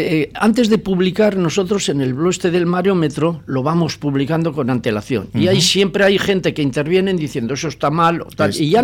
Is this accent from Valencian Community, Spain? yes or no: no; Gallarta, Basque Country, Spain; born there; now in Portugalete, Spain; Bueno, yo nací en Gallarta, ¿me entiendes?